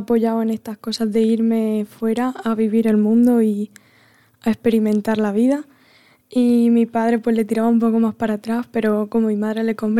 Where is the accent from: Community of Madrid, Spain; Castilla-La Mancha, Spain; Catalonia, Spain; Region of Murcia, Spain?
Region of Murcia, Spain; Yecla; Soy de Yecla y tengo 15 años